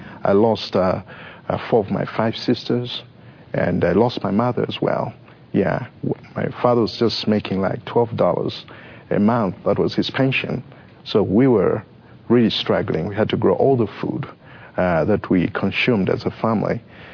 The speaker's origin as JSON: {"language": "English", "country": "Zambia", "said": "I come from Zambia, which is South Central Africa. And I grew up in a home that were just nominal Christians."}